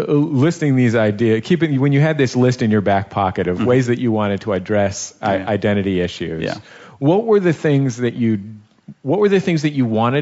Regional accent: San Francisco, California, United States; We were talking about Berkeley, and I'm from San Francisco, and you know, you went to UC Berkeley.

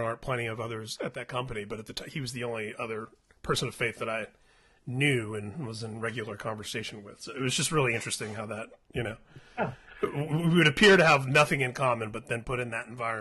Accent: Indianapolis, Indiana, United States; And I grew up in Indianapolis

